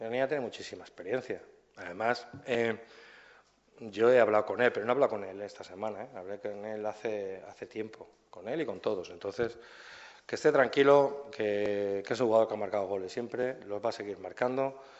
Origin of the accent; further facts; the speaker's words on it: Valencian Community, Spain; Mi máximo respeto, mi máximo apoyo, como valenciano que soy.